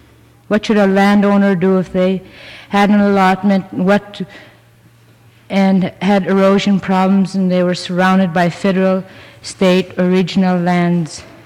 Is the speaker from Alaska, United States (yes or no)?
yes; Hughes, Alaska, United States; I'm from Hughes.